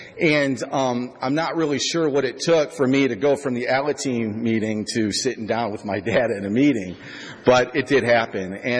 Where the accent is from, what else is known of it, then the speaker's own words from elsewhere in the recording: Toledo, Ohio, United States; I'm originally from Toledo, Ohio, and I grew up in AA.